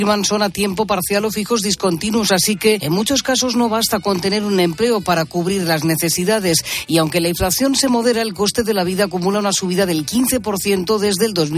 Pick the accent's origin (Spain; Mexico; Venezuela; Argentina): Spain; los españoles somos los europeos que más hemos recurrido en el último año al pluriempleo y al crédito para combatir la inflación